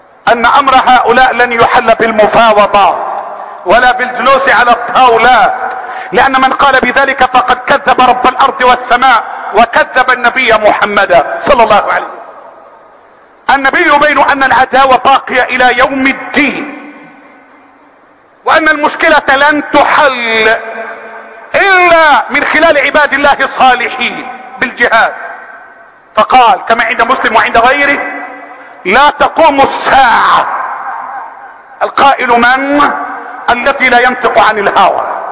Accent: Egypt; اللهم احفظ بلدنا مصر

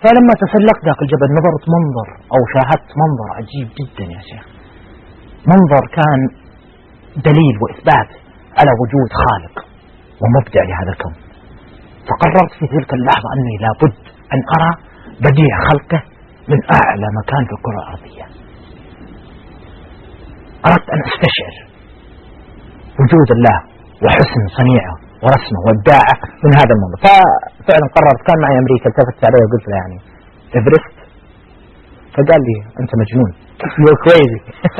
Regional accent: Riyadh, Riyadh Province, Saudi Arabia; طبعا أنا من المملكة العربية السعودية الرياض

